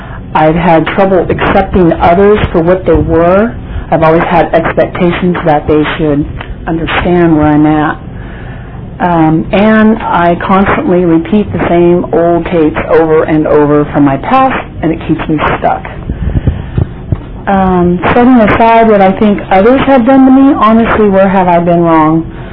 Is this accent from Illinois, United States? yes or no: no; Fresno, California, United States; And in my town, I'm from Fresno, there is a extensive amount of homeless